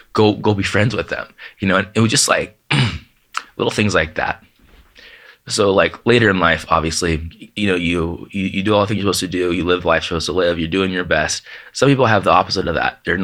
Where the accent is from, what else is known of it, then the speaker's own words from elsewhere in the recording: San Diego, California, United States; I'm from San Diego. He goes, go to El Centro, which is several hours away from where we lived in North County.